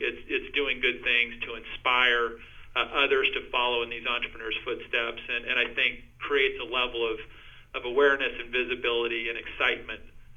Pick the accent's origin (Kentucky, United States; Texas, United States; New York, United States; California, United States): Texas, United States; I remember growing up in Texas